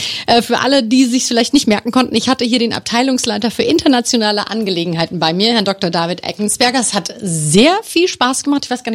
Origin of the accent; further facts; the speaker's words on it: Offenbach, Hesse, Germany; Natürlich machen Sie dann auch immer sehr viel Werbung für meine Heimatstadt, für Offenbach